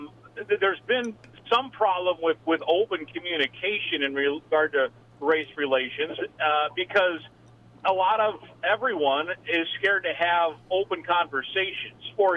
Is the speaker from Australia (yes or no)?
no; Iowa, United States; Where I think in Lakeville or Albert Lea or my hometown in Iowa or other places, that's not a consideration.